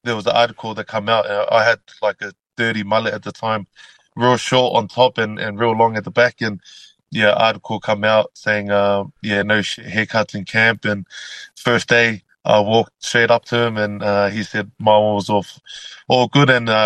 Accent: Logan, Queensland, Australia; also born or lived in New Zealand; I was born in New Zealand, but raised in Logan in Queensland.

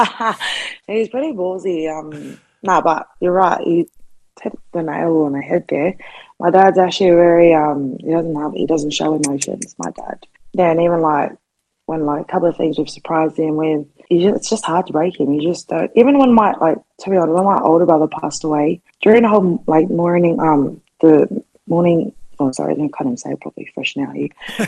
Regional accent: Auburn, New South Wales, Australia; also born or lived in Lethbridge Park; I was born in Auburn, and then my family, you know, made the move to Lethbridge Park, which is a suburb within the Mount Druitt Council or district. And then pretty much, yeah, we only lived there for a couple of years.

